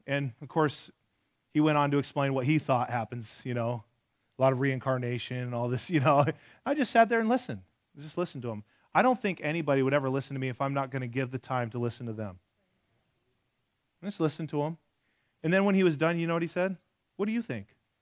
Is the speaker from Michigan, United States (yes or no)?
yes; Michigan, United States; Man, I grew up in West Michigan, and my parents took me to church from the womb